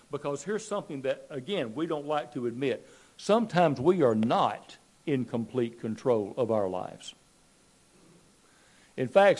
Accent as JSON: {"language": "English", "town": "Killen", "region": "Alabama", "country": "United States", "tie": "born there", "said": "Charles was the minister of the church when I was born in Killen, Alabama."}